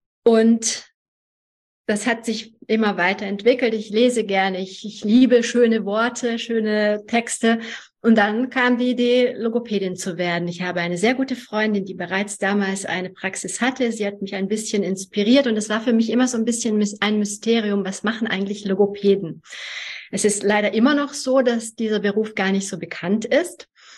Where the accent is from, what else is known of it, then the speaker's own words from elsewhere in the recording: Germany; German is a second language; also born or lived in Hungary; Und ich bin in Ungarn geboren. Ich war 7 Jahre alt, als ich nach Deutschland gekommen bin, wurde in die 2. Klasse eingeschult und konnte kein Wort Deutsch.